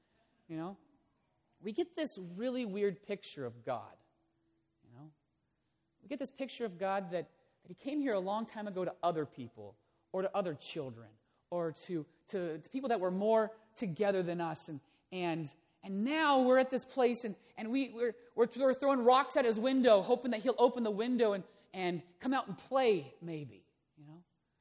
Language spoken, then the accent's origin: English; Portland, Oregon, United States; also born or lived in Nebraska; I said it's Oregon skydiving because I grew up in Portland. I'm from Nebraska, but I grew up here in the Northwest.